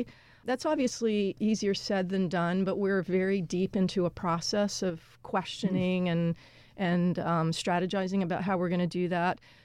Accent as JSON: {"language": "English", "region": "the South", "country": "United States", "said": "I'm a Southerner"}